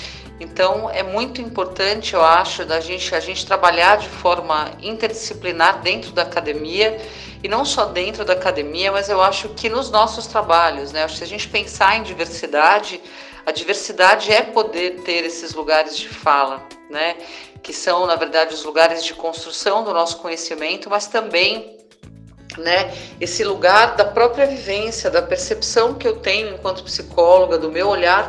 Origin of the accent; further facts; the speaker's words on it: São Paulo, Brazil; moved away as an adult; now in Teixeira de Freitas, Brazil; Inicialmente, eu me formei pela Unip, em São Paulo, sou paulistana, moro aqui em Teixeira de Freitas, né, na Bahia, já há 4 anos, vai fazer agora em dezembro.